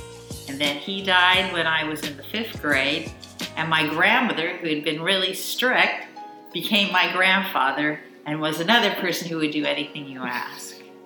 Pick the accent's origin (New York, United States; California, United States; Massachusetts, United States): California, United States; La Jolla; born there; Okay, so I was born here in Ocean Beach. Actually, I was born at Scripps Hospital in La Jolla